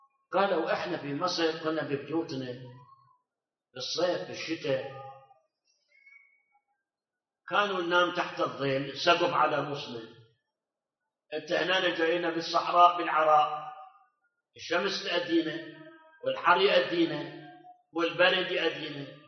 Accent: Karbala, Karbala Governorate, Iraq; حتى عندنا في كربلاء صار على المي مع ما عندنا نهر الحسينية

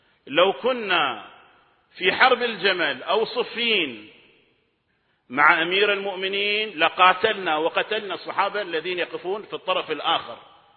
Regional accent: Kuwait; الدستور الموجود هو اللي يحدد أن أنا كويتي، على أساس صرت كويتي

